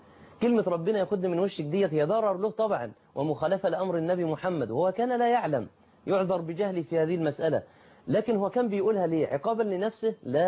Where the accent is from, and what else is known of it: Mansoura, Dakahlia, Egypt